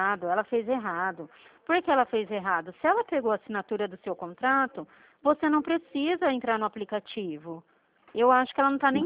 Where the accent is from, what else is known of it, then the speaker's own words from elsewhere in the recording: Dracena, São Paulo, Brazil; eu sou daqui de Dracena.